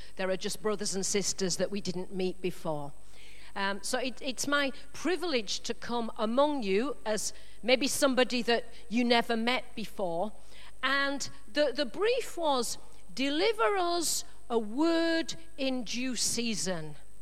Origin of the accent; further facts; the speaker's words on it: Leeds, Yorkshire and the Humber, United Kingdom; accent: posh; now in Brentwood, United Kingdom; As you can hear, I'm not originally from Essex. I'm from Leeds, in case you're spending the rest of the evening working out the accent. So I'm from Leeds with a posh accent.